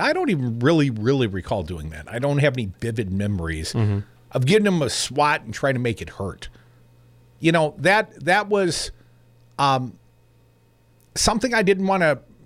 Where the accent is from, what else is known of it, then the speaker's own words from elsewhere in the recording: Madison, Wisconsin, United States; I came from Madison, Wisconsin.